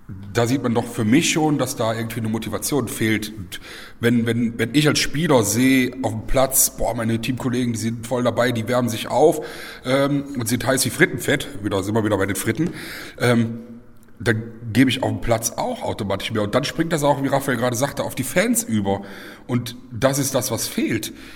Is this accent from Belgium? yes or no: yes; Eupen, Wallonia, Belgium; Eupen ist meine Heimatstadt